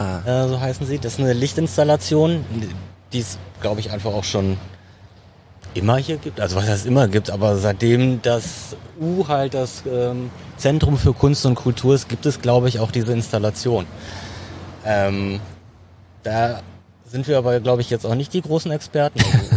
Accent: Dortmund, North Rhine-Westphalia, Germany; born there; ich bin gebürtiger Dortmunder

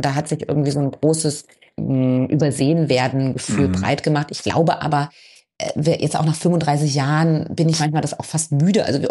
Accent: eastern Germany, Germany; Aha, ich bin ja Ossi.

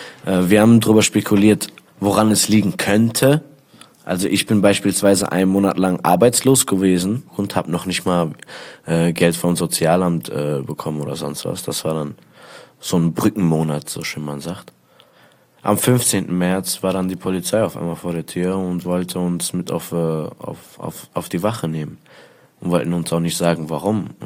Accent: Essen, North Rhine-Westphalia, Germany; moved away as an adult; Bin geboren in Essen und aufgewachsen dort. Bin dort zur Schule gegangen, wie man es halt kennt, 10 Jahre lang. Hab gearbeitet und bin dann nach 21 Jahren abgeschoben worden mit meinem großen Bruder zusammen.

